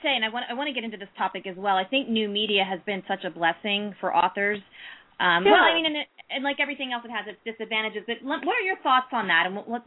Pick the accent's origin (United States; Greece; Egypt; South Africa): United States; now in South Florida, United States; And I'll say this as an American. I think in the United States, it kind of depends on where you go.